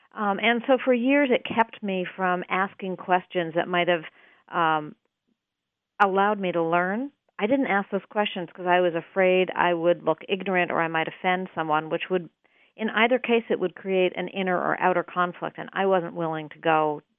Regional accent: Winchester, Massachusetts, United States; So I think I'm just growing up in Winchester, Massachusetts. Little do I know that there's been a government infusion of cash into that town.

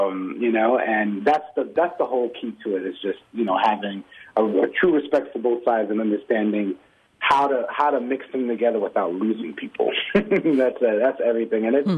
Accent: Miami, Florida, United States; I mean, we're from Miami, so we'd go to South Beach when we were younger and try to find ways to get gigs.

